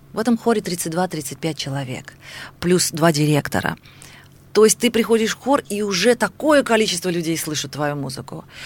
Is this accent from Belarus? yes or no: no; Azerbaijan; вы наш первый человек, которого мы знаем из Азербайджана, оказывается, у вас такая культура, такая древняя культура